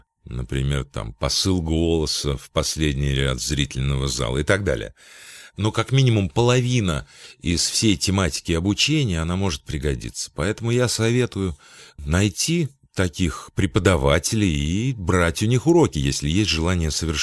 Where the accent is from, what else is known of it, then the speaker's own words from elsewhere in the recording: Russia; moved away as an adult; now in Germany; я вырвался из России 1990 года.